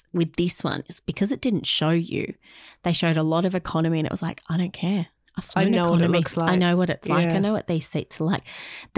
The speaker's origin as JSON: {"language": "English", "country": "Australia", "said": "only because I'm Australian."}